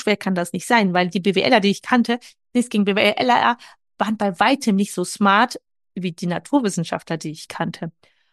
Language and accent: German; Wuppertal, North Rhine-Westphalia, Germany; now in Munich, Germany; aufgewachsen bin ich im Wuppertal und studiert habe ich in Düsseldorf.